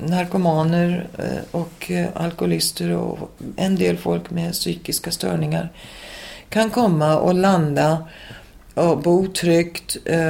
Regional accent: Sweden; Och jag var, bara hade gett mig på att jag var svensk och skulle behålla mitt språk.

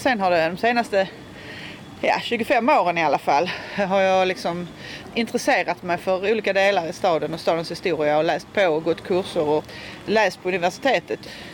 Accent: Malmö, Skåne, Sweden; De första 7 åren så växte jag upp på Edvard Lindahlsgatan. Det ligger precis vid Kronprinsen kan man säga. Så gifte min mamma sig, så flyttade vi till Söderkulla som ligger, vad ska vi säga, en bit ifrån Eriksfält, som är ett sånt där 60-talsområde.

